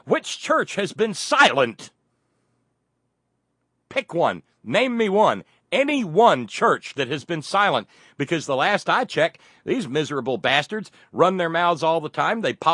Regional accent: Appalachia, United States; accent: hillbilly; I make fun of my own hillbilly accent, okay?

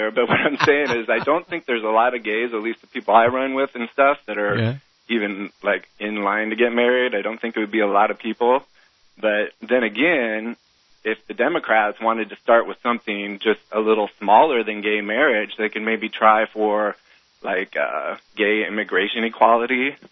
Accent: Iowa, United States; I mean, I'm from Iowa, and I said it. We heard it when I was a kid.

